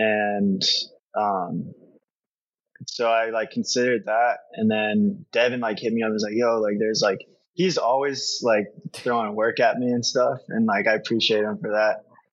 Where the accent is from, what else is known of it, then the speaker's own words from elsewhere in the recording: Myrtle Beach, South Carolina, United States; it's the only one in South Carolina, and I was from Myrtle Beach. So like that was a 2 hour drive about to get there.